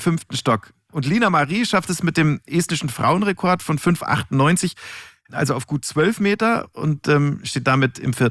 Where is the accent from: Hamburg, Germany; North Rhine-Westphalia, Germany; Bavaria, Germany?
Bavaria, Germany; Munich; als Münchner Kindl bin ich mit diversen Überschlag-Schiff-Schaukeln auf dem Oktoberfest ja sozusagen groß geworden.